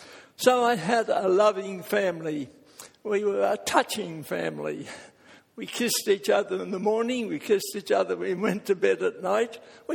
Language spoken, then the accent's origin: English; Adelaide, South Australia, Australia; born there; And I was born in Adelaide. I'm the only Australian in the family.